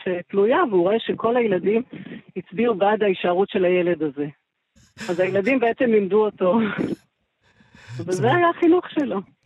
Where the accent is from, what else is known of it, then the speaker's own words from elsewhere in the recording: Ramat HaSharon, Central District, Israel; אני גדלתי בכלל ברמת השרון, בנסדות של תותים